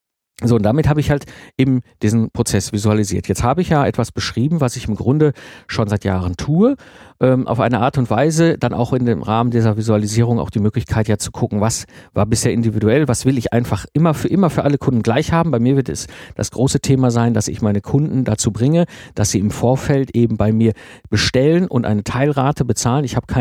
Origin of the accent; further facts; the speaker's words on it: North Rhine-Westphalia, Germany; ich komme aus dem Ruhrpott, ne, zwischen Kohle und Stahl aufgewachsen